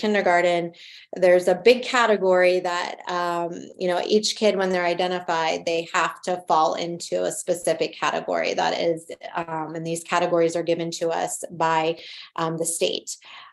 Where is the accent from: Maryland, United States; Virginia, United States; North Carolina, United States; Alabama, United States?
Maryland, United States; now in Ohio, United States; I grew up on the East Coast, and just, you know, what I know from how things were done in Maryland to transitioning to here to Ohio.